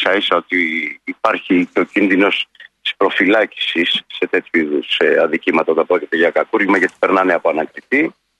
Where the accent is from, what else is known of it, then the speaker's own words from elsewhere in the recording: Athens, Attica, Greece; Και εγώ που είμαι από Αθήνα